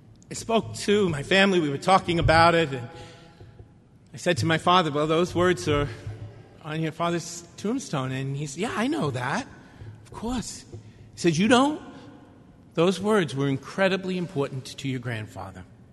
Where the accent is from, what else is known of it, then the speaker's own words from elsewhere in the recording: New York, United States; accent: New York; Archbishop Pierre, I can assure you, even with my New York accent, you had Ohio down just right.